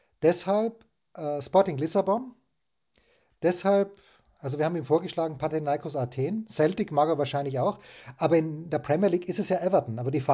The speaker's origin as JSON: {"language": "German", "country": "Austria"}